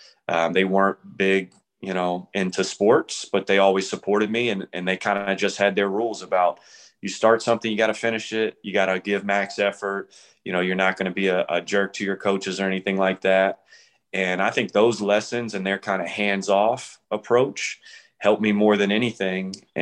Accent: Roanoke, Virginia, United States; I actually started out as a soccer player. I'm from Roanoke, Virginia. I got a bunch of brothers, and they all were had interest in sports

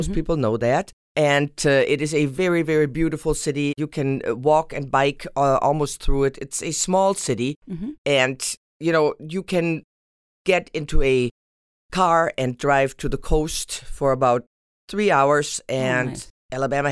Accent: Norderney, Lower Saxony, Germany; English is a second language; moved away as an adult; now in Auburn, United States; I was born and raised on Norderney in the North Sea.

